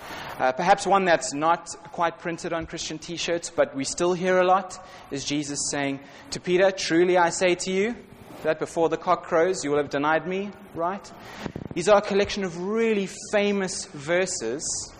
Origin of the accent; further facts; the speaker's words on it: South Africa; now in Bournemouth, United Kingdom; by my accent, I'm not from Bournemouth. I'm from South Africa, so not New Zealand, all right? Not Australia, South Africa.